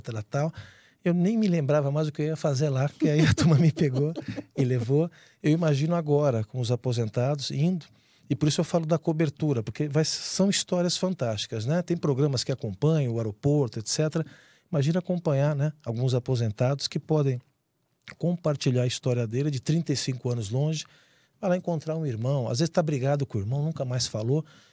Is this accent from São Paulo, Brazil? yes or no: yes; São Paulo, Brazil; Eu sou paulistano